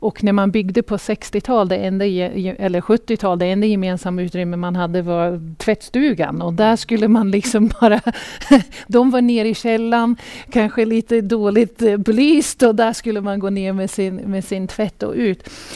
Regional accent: United States; moved away as an adult; now in Sweden; jag är också hitflyttad från USA

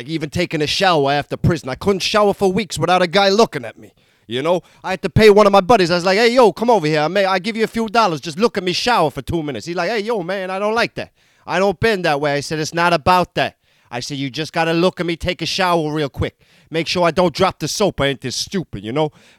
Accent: New York City, New York, United States; Yeah, I grew up on the Upper East Side of New York City.

